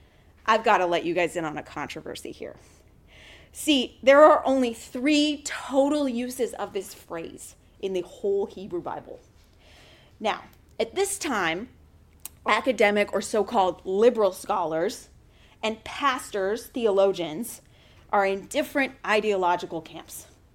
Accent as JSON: {"language": "English", "country": "United States", "said": "I mean, I'm an American, so I don't really know about royalty much"}